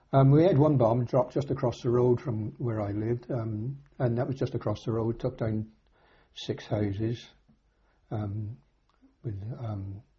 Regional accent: Torquay, South West England, United Kingdom; I was born in Torquay.

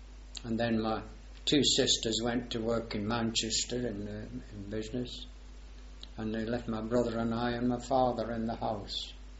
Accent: Visakhapatnam, Andhra Pradesh, India; born there; I was born in India, in Visakhapatnam, the Madras Presidency.

